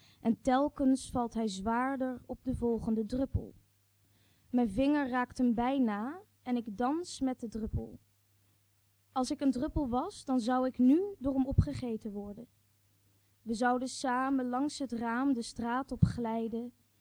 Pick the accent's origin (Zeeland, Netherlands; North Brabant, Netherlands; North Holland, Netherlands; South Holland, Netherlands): North Holland, Netherlands; Amsterdam; Ik kom uit Amsterdam oorspronkelijk. En een ras echte.